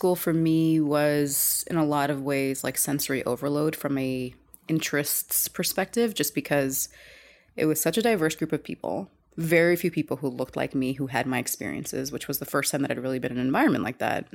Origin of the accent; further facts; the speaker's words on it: Kuwait; I grew up in Kuwait.